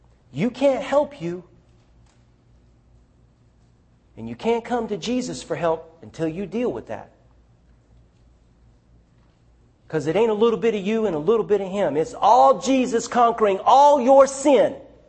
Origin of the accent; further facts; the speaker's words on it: the South, United States; I'm from the South. We're going to preach about sin.